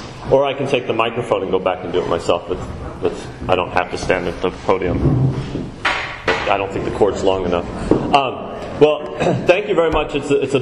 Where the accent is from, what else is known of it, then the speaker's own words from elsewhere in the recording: Anita, Iowa, United States; I grew up in Anita, Iowa, population 1,000 in Cass County, about an hour west of here.